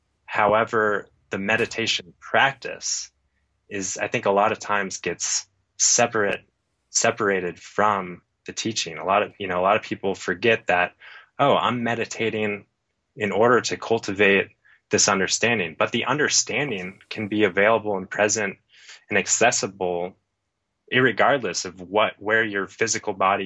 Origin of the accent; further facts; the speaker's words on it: Phoenix, Arizona, United States; now in Colorado, United States; Luckily in Colorado, we've got a bunch of cold rivers and I grew up in Phoenix where the cold water in the summer was like 80 degrees or something.